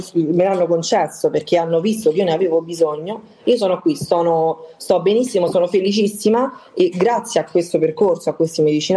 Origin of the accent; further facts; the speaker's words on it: Rome, Lazio, Italy; io sono di Roma quindi romana